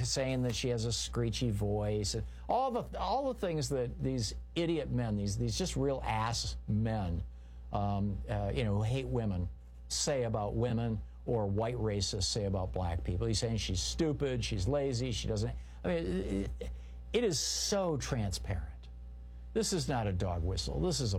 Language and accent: English; Midwest, United States; Nah, I grew up in the Midwest.